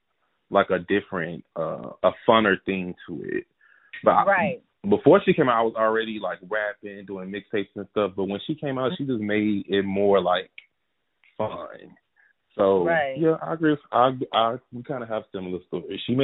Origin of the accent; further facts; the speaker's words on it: Houston, Texas, United States; I'm from Houston, Texas